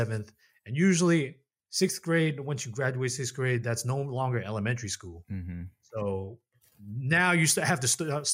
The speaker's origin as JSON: {"language": "English", "town": "New York City", "region": "New York", "country": "United States", "tie": "born or raised there", "said": "Born and raised in New York."}